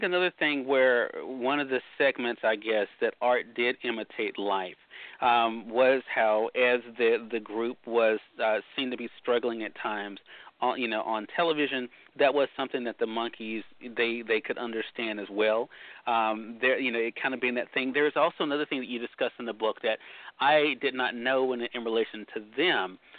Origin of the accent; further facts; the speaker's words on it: Mississippi, United States; They'll be here in my home state of Mississippi later on this year.